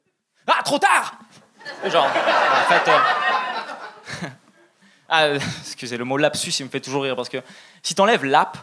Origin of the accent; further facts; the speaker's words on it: Italy; Mais je suis aussi italien. Ouais, c'est vrai. J'ai pas l'air en ce moment, mais c'est vrai. Je suis italien, en fait. Je précise, je suis italien pour vrai